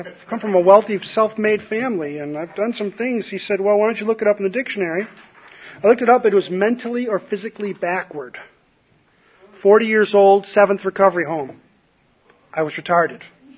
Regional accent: New York, United States; and he didn't know I'm from New York. If he'd known that, he wouldn't have called me names.

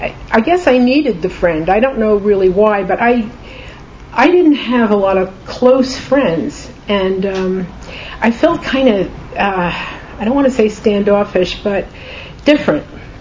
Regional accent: New York, United States; I am one of two sisters. I was born in New York, and spent the first 12 years of my life in an apartment building.

